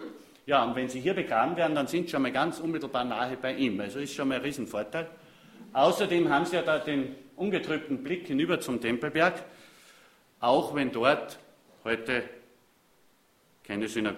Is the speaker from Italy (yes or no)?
no; Thalheim, Germany; so ein Beinkammer hat es in meiner Kindheit auch in Thalheim gegeben, da konnte man sogar rein als Kinder.